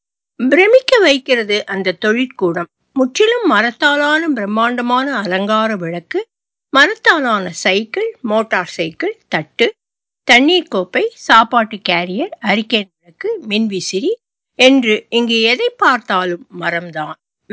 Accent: Narasingapuram, Tamil Nadu, India; திருவள்ளூரை அடித்த நரசிங்கபுரம் எனது பூர்வீகம்.

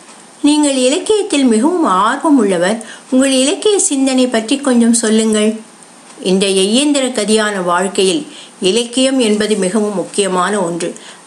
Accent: Chengalpattu, Tamil Nadu, India; நான் ஒரு சாதாரண நடுத்தர வர்க்க குடும்பத்தில் பிறந்தவன். செங்கல்பட்டில் வளர்ந்தேன். தாம்பரத்தில் பியூசி படித்தேன்.

